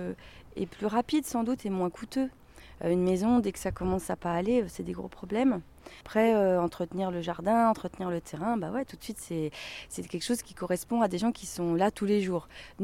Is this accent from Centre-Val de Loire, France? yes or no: yes; Centre-Val de Loire, France; also born or lived in Beauce; Moi, je suis française, mais j'ai grandi en Beauce.